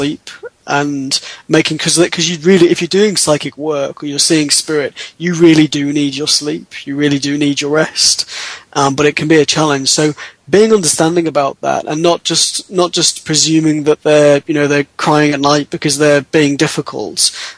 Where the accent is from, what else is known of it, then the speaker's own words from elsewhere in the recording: United Kingdom; some allowances, but I'm British, and I don't know.